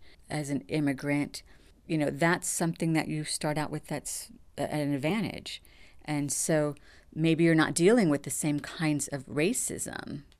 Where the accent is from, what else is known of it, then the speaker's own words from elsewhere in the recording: California, United States; If I say California, that's somehow not good enough. No. Where are you really from? Okay, I'm from Orange County.